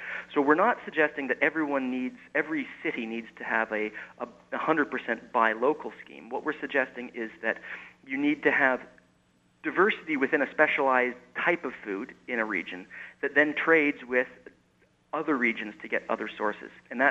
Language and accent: English; England, United Kingdom; I'm partly from England